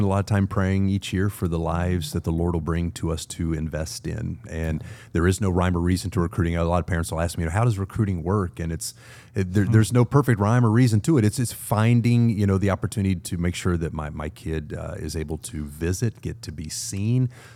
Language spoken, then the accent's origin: English; Virginia, United States; I grew up in Southwest Virginia, played for the Hall of Fame coach, Bill Pope